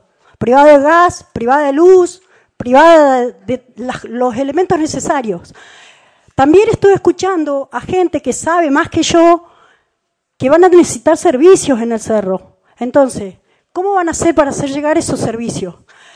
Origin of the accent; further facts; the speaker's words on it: Bariloche, Río Negro, Argentina; Yo vengo porque soy de Bariloche, nacida y criada en Bariloche.